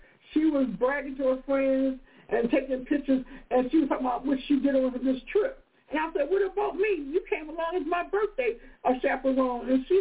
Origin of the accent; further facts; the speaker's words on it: Baltimore, Maryland, United States; I ain't never had no gout. I'm from Baltimore. That's all we do is eat seafood.